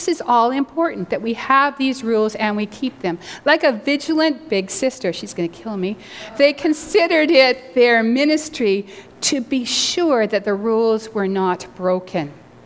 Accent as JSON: {"language": "English", "country": "Canada", "said": "sorry, I'm Canadian, I won't go yet."}